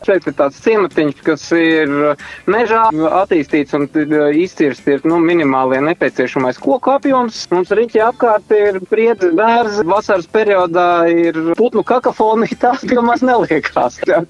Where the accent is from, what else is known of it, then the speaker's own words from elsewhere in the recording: Bauska, Bauska Municipality, Latvia; also born or lived in Dobele; Mēs abi divi esam no mazpilsētām. Mēs neesam Rīdzinieki.